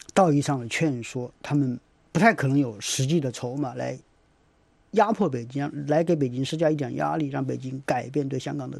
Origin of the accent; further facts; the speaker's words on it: Wuhan, Hubei, China; now in United States; 他是从我的家乡武汉移民过去的